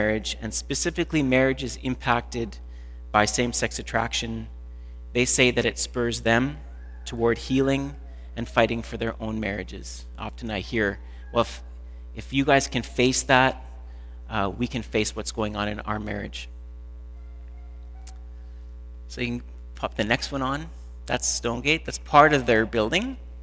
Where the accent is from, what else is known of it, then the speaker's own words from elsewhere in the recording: Canada; well, actually, I'm from Canada, I'm visiting